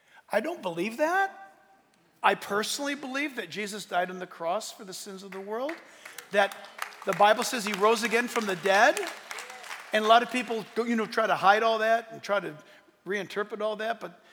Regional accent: United States; and they were asking for our autograph because we're Americans.

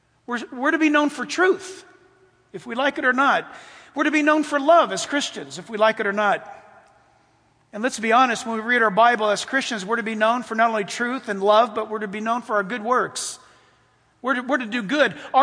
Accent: California, United States; I'm a Californian. My family hails from Hawaii, but I was born in California. And California is the only state I've ever known.

